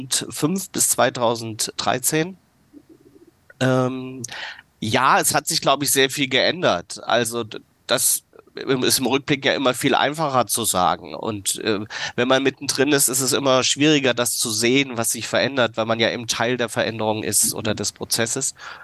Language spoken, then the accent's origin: German; Kassel, Hesse, Germany; weil ich bin Städter, ich komme aus Kassel, kenne, glaube ich, gebürtig eben wirklich dörfliche Strukturen eigentlich gar nicht